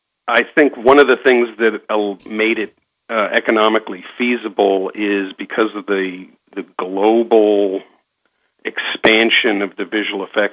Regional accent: Santa Monica, California, United States; So growing up in Santa Monica, I was exposed to this crazy business of visual effects, and it looked interesting.

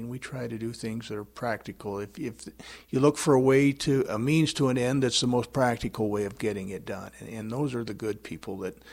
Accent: Clyde Park, Montana, United States; I came from Clyde Park, Montana. I didn't get too far from home. My mom was a school teacher at Clyde Park.

